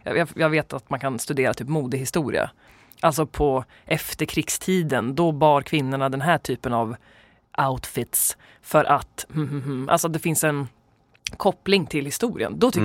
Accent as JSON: {"language": "Swedish", "town": "Örebro", "region": "Örebro County", "country": "Sweden", "also_born_or_lived": "Kumla", "said": "Och min liksom referens till fängelse var väl att jag kommer från Örebro och Kumla."}